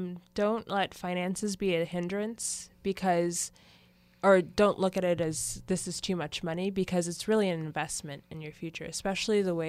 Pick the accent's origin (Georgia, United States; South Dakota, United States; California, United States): California, United States; Pasadena; If you're just an American like me, born and raised in Pasadena